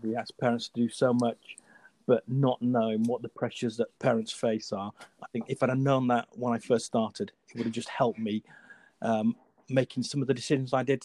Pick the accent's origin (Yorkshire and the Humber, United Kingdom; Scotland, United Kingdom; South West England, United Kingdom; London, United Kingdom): Yorkshire and the Humber, United Kingdom; moved away as an adult; Number one, I am a northerner. I am from the Federal Republic of Yorkshire. Good old Yorkshire boy. Speaks properly as well.